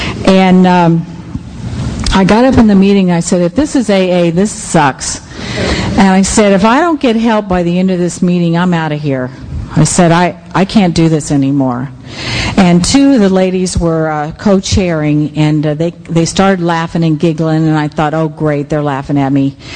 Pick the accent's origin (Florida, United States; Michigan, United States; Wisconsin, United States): Florida, United States; St. Petersburg; "Oh, no, no, I'm from St. Petersburg, Florida."